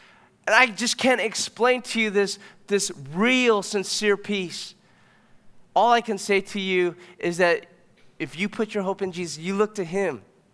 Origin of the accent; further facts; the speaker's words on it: Torrance, California, United States; I had a childhood friend who we grew up together here in Torrance